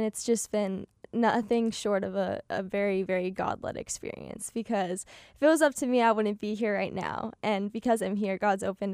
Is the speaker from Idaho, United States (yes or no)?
yes; Idaho, United States; So I'm from North Idaho, so I'm a ways away.